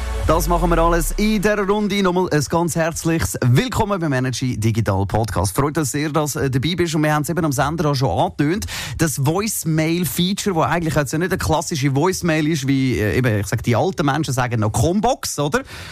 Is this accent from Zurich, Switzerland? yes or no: yes; Zurich, Switzerland; also vor allem jetzt bei uns in Zürich